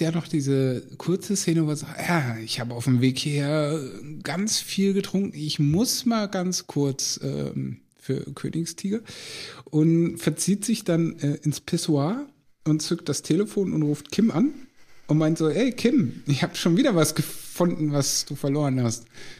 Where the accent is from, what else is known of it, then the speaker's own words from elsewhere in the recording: Lower Saxony, Germany; bei uns in Ostfriesland sagt man so ein bisschen töffelig